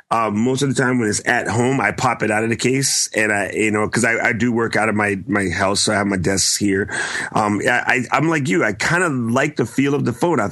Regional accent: United States; okay, I'm an American, so I have like 80 pairs of Nikes

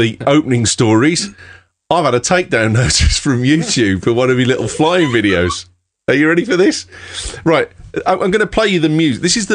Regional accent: England, United Kingdom; Oh, trust me. I'm English. It matters.

